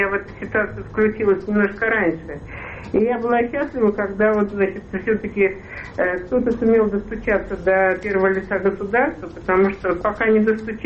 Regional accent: Moscow, Russia; Мы вообще, москвичи, привыкли к хорошему асфальту.

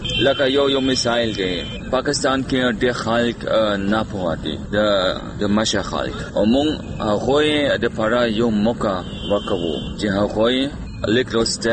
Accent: Germany; Pashto is a second language; moved away as an adult; now in Pakistan; او زه د جرمني یم او زه دلته پښتو زده کوم.

